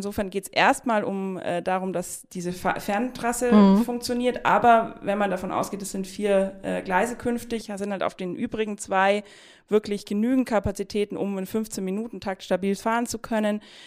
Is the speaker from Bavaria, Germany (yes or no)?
yes; Augsburg, Bavaria, Germany; dass wir dieses Mal wirklich proaktiv auch unsere Anliegen einbringen als Augsburger.